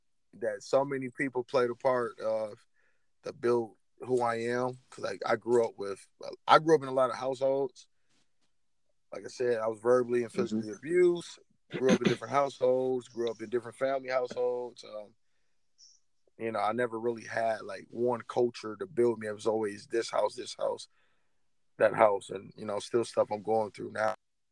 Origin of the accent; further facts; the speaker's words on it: the South, United States; because I came from the South, man. You know, the South.